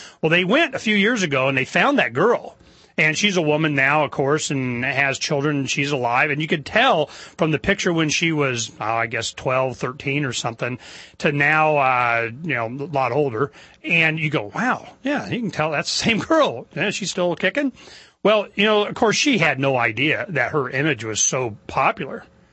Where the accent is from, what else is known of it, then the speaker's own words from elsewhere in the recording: Phoenix, Arizona, United States; from Phoenix, Arizona, here in the beautiful studios of Freedoms with an S, freedomsphoenix.com